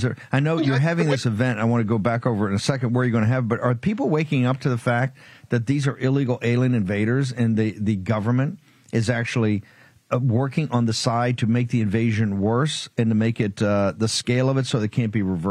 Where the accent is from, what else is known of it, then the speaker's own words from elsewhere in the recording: Richmond, Virginia, United States; also born or lived in Norfolk; You know, I'm a kid from Richmond, Virginia, and Norfolk, Virginia. So I'm you know, a son of the South.